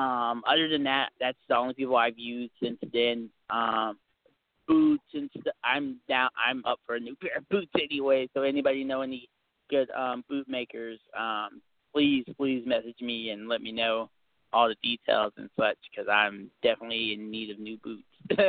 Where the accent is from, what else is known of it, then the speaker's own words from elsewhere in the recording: Texas, United States; being a Texan and then being a guy who's doing hardcore and death matches